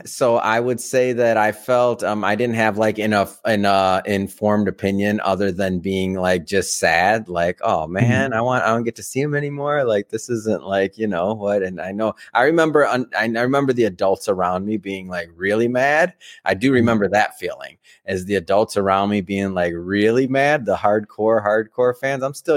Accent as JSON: {"language": "English", "town": "Detroit", "region": "Michigan", "country": "United States", "tie": "born or raised there", "said": "So no, born and raised, I'm from Detroit. So right there, Southwest Detroit. So born and raised, watched him."}